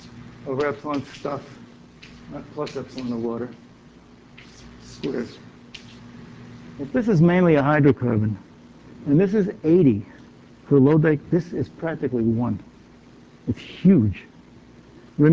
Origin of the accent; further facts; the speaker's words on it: New York, United States; I'm from New York, you don't have to be polite.